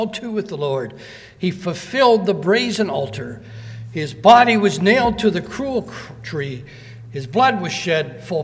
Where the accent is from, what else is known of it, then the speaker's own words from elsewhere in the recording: Canada; In Canada, being a Canadian, the monarchy is still pretty precious to us.